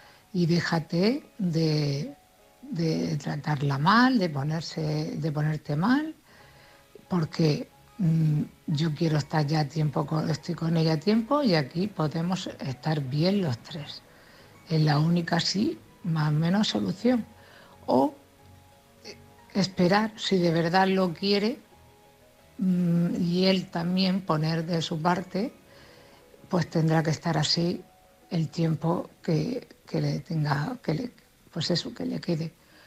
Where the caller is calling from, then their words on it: Cartagena, Region of Murcia, Spain; de Cartagena.